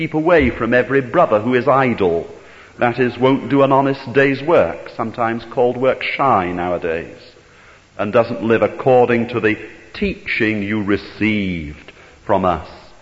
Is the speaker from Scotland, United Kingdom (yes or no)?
yes; Arbroath, Scotland, United Kingdom; from my hometown, Arbroath, on the east coast of Scotland